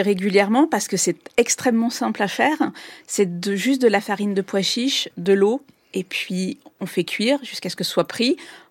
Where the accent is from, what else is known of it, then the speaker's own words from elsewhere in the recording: Marseille, Provence-Alpes-Côte d'Azur, France; Je suis provençale.